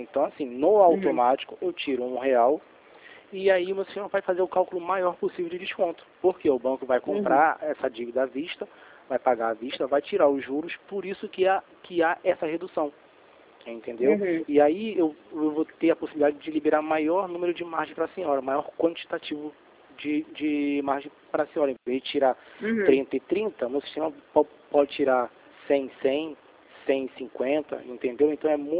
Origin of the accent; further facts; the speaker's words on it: Rio de Janeiro, Brazil; eu sou aqui do centro do Rio.